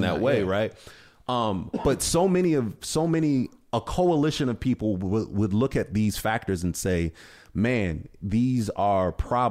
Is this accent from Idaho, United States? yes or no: no; Ohio, United States; like I said, I'm from Ohio, right? I think Clinton won 7 of those counties.